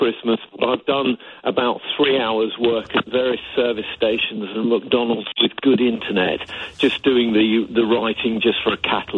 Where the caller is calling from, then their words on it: South East England, United Kingdom; I'm got Scottish ancestry in me as well. But just, you know, taking us back south of Hadrian's Wall, I will just say to you from Sussex